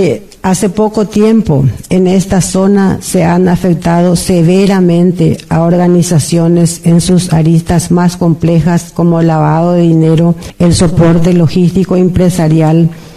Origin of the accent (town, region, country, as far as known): Paraguay